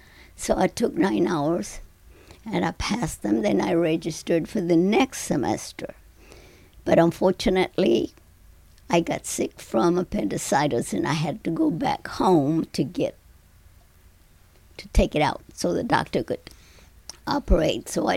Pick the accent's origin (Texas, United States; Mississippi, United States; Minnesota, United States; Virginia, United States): Texas, United States; Ben Bolt; also born or lived in Kingsville; We did, because I was born in Kingsville. My sisters, I have two sisters, one since has passed, but they were born in Duval County, and La Copita and Concepcion, so they did move from place to place until they came finally to Ben Bolt, and that's where we grew up